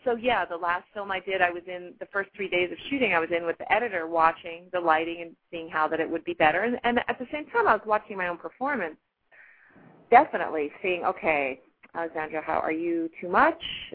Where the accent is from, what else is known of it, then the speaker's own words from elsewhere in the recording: Connecticut, United States; I'm from Connecticut. I went to a prep school.